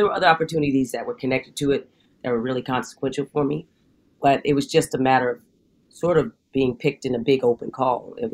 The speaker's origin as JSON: {"language": "English", "region": "Arizona", "country": "United States", "said": "And Janice was from Philly and I was from Arizona."}